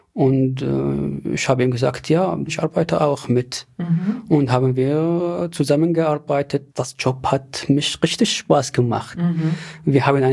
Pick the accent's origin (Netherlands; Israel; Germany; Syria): Syria; Aleppo, Aleppo Governorate; Ich komme aus Aleppo und Aleppo entfernt ungefähr 2 Stunden von Latakia.